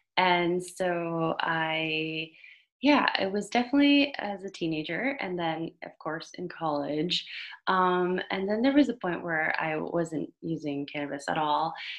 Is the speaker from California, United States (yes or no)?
no; Miami, Florida, United States; So growing up in Miami, I never really received much comprehensive sex education from school.